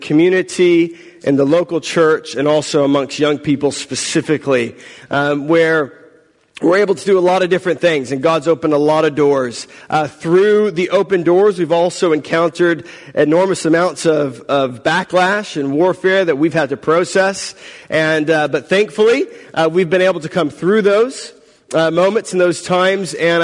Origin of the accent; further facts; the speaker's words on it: Texas, United States; moved away as an adult; now in Perth, Australia; I'm originally from the United States, from the state of Texas, where I grew up. Family still lives in Texas. I left Texas when I was about 22 years old. I relocated across the world, kind of as far as you can get geographically, to Perth, Australia